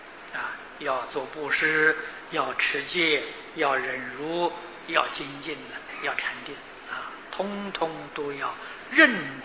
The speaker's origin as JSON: {"language": "Chinese", "country": "China", "said": "那我们是中国人，我们的意识形态不相同，我们的生活方式也不一样"}